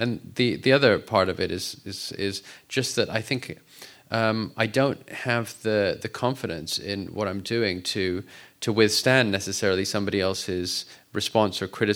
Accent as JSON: {"language": "English", "town": "Vancouver", "region": "British Columbia", "country": "Canada", "tie": "born or raised there", "also_born_or_lived": "London", "moved": "yes", "said": "So I was born in London, and my parents, for work reasons, moved to Vancouver when I was at 7."}